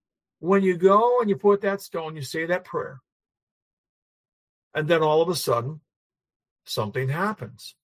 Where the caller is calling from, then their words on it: Michigan, United States; I'm in Michigan. That state up north.